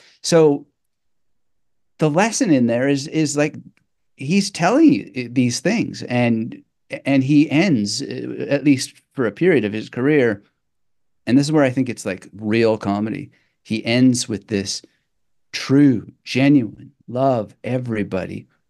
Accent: Canada; Where I grew up in Canada, like we had 13 channels on TV, I think at that time.

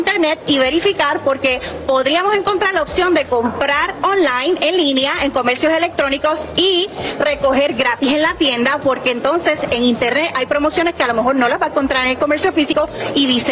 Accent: Ecuador; soy de Ecuador y vine para ver el Viernes Negro

